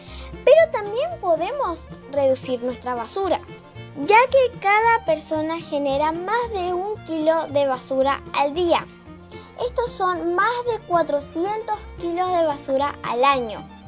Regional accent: Clorinda, Formosa, Argentina; soy de quinto A. Soy de la escuela número 21 de la República del Paraguay, soy de Clorinda Formosa

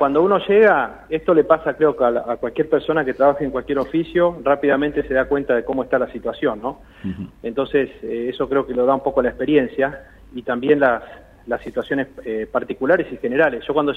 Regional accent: Comodoro Rivadavia, Chubut, Argentina; porque yo soy de Comodoro, entonces conozco esta ciudad, conozco su gente

